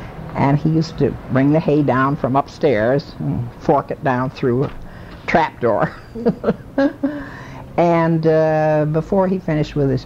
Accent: Bridgeport, Connecticut, United States; born there; Well, I lived in Bridgeport my whole life, and I was born in Bridgeport, but my mother and her family came from New Haven.

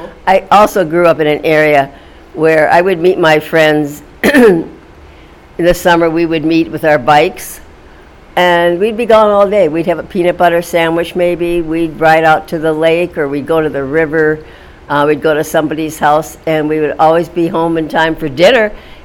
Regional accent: Blooming Prairie, Minnesota, United States; born there; I was born in Minnesota, in a small town called Blooming Prairie. I was born in February of 1944

